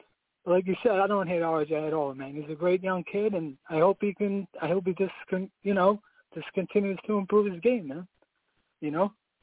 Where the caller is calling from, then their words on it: Brooklyn, New York, United States; from Brooklyn. What's good, fellas?